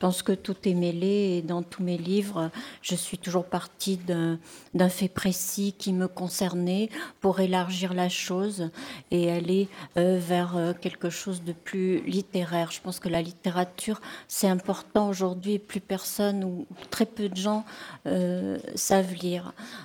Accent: Bordeaux, Nouvelle-Aquitaine, France; j'ai passé 18 ans à Bordeaux, je suis née à Bordeaux, j'ai fait toutes mes études à Bordeaux.

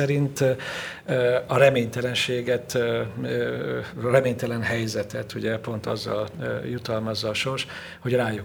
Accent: Hungary; az persze egyrészt nem véletlen, hiszen Magyarországról jövök.

